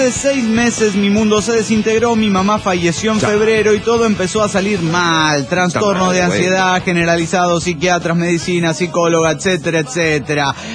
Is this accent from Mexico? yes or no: yes; Tijuana, Baja California, Mexico; de Tijuana, Baja California.